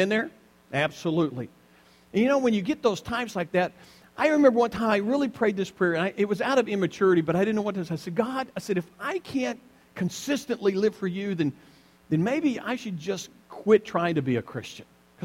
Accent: the South, United States; now in Tulsa, United States; So I remember when I first came to Tulsa, I went to Woodlake Assembly, and I came from the South

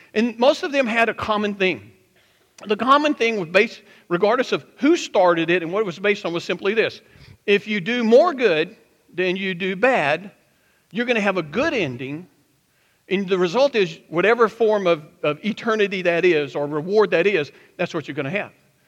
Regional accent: Chalkville, Alabama, United States; Of course, now I grew up in Chalkville, Alabama. I was out in the sticks, you know.

